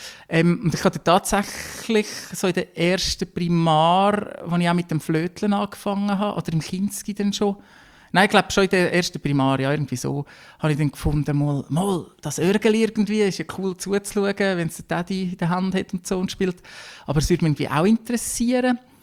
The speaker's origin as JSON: {"language": "German", "region": "Nidwalden", "country": "Switzerland", "lives_now": "Lucerne, Switzerland", "said": "Ich bin ursprünglich komme ich aus Nidwalden, wohne jetzt in Luzern in der Stadt"}